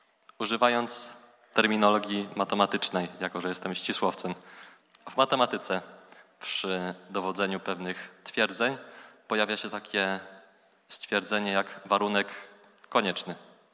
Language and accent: Polish; Przemyśl, Subcarpathian Voivodeship, Poland; now in Kraków, Poland; Pochodzę z Przemyśla. Od kilku lat studiuję tutaj na krakowskim AGH.